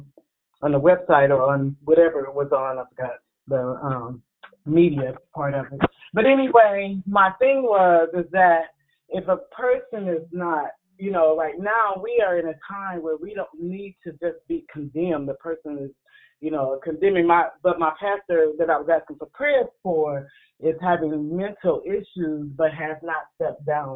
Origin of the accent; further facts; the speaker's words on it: Illinois, United States; I have been asking for a prayer for a pastor that I grew up with in Illinois